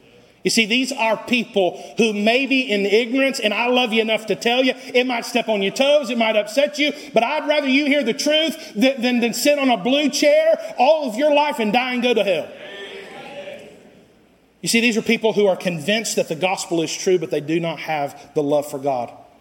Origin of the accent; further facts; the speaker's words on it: Costa Rica; Now, I grew up in Costa Rica for 12 years, and those were my formative years, so I lost some of the hillbilly identity